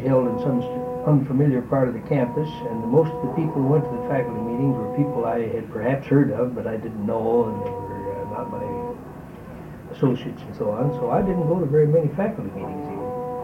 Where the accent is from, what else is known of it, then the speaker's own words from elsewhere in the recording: Pierre, South Dakota, United States; also born or lived in Canada; And lived around. I lived mostly in Pierre, South Dakota. That's where I grew up. That's where my high school and hometown is located.